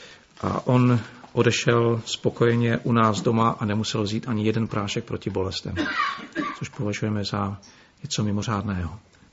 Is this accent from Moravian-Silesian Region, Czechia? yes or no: yes; Český Těšín, Moravian-Silesian Region, Czechia; also born or lived in Wallachia / Prague; pocházím z Českého Těšína. Bydlel jsem na Valašsku 6 let, takže tady ten kraj blízký trošku znám.